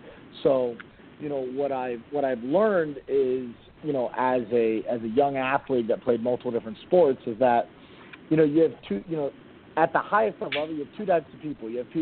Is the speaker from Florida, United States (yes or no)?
yes; Miami, Florida, United States; now in Washington, D.C., United States; I'm born and raised in Miami, playing my college ball at Carolina, and then opened up a business back down in South Florida. And in 2009, moved up to D.C. area